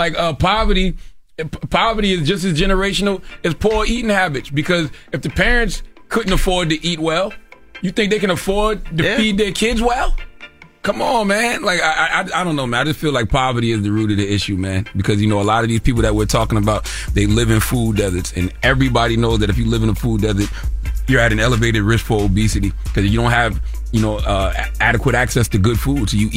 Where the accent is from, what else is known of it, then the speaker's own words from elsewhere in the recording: Moncks Corner, South Carolina, United States; I think about growing up in Monk's Corner, South Carolina. Man, we used to be out all day, no cell phones, on the bikes from dirt road to dirt road, running through cornfields, running through the woods.